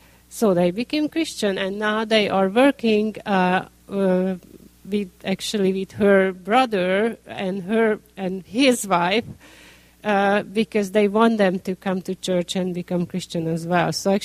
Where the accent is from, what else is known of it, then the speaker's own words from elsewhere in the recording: Hungary; English is a second language; So actually, we live in Budapest, but we are not from Budapest. Our family lives south